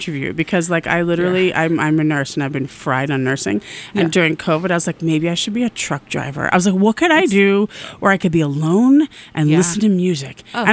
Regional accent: Ipswich, Massachusetts, United States; I grew up in Ipswich, Mass. So you got the Merrimack River, Newburyport, all that stuff. It's all the homelands, man.

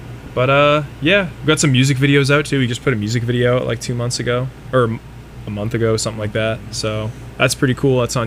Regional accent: Nashua, New Hampshire, United States; now in Boston, United States; so we're from Nashua, or kind of from Nashua, New Hampshire.

